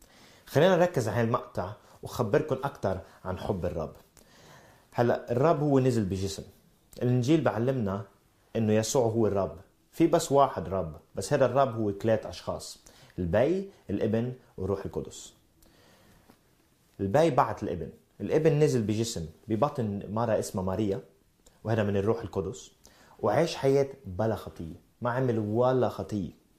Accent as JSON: {"language": "Arabic", "country": "Sweden", "said": "وأنا من السويد."}